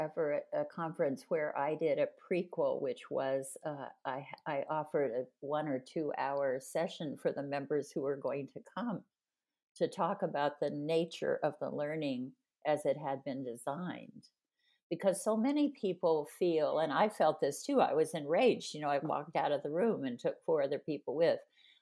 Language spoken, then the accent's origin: English; Dallas, Texas, United States; born there; also born or lived in Hawaii / Florida / North Carolina / Nebraska; I was born in Dallas in World War II, but I lived in Hawaii. I lived in Florida twice. I lived in North Carolina. I lived in Nebraska.